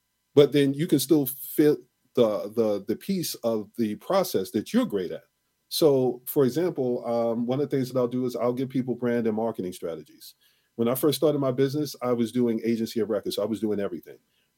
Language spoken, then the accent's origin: English; New York, United States; moved away; I came from New York and then I went to California.